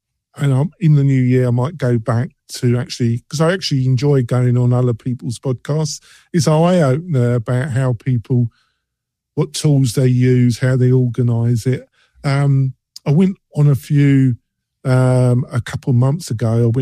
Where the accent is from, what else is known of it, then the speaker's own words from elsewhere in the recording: England, United Kingdom; I'm English, so we never had that too.